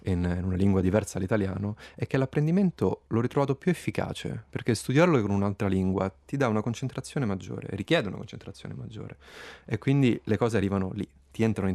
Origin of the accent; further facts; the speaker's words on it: Rome, Lazio, Italy; now in Bolzano, Italy; Il mio background viene da sempre ingegneria meccanica, vengo da Roma e lì ho svolto la mia triennale.